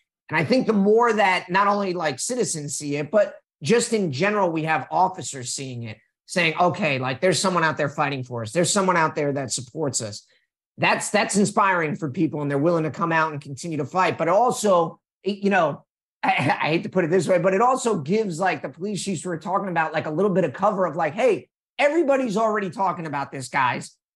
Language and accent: English; New York, United States; Oh, I'm from New York. I'm not from Jersey.